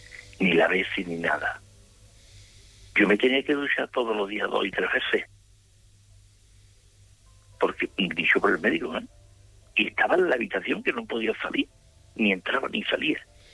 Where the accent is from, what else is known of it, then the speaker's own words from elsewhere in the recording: Seville, Andalusia, Spain; Porque yo soy de Sevilla